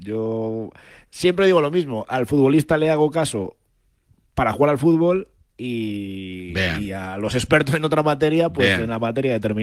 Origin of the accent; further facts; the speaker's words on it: Segovia, Castile and León, Spain; yo soy de Segovia.